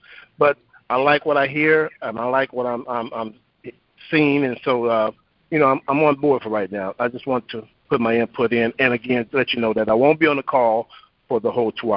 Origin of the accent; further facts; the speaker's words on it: Los Angeles, California, United States; I'm from Los Angeles.